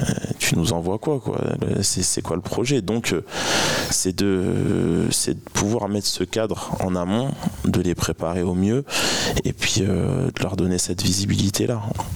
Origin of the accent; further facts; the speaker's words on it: Chartres, Centre-Val de Loire, France; parce que je suis né à Chartres et je suis chartrain.